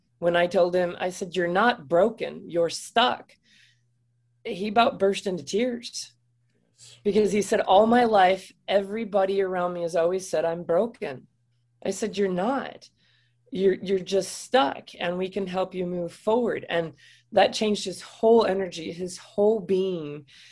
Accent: Wisconsin, United States; Anybody that's off-roaded at some point or in the snow, because I'm from Wisconsin, you get stuck.

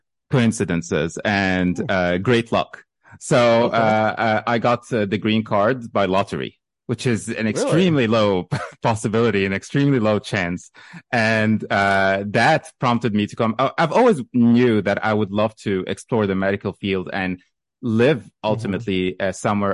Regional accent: Alexandria, Alexandria Governorate, Egypt; Well, to be totally honest, I'm from Egypt. I was born in Alexandria.

